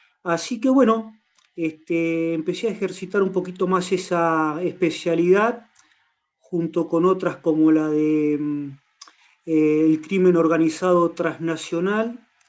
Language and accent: Spanish; Tandil, Buenos Aires Province, Argentina; born there; nací en Tandil y vivo en Tandil.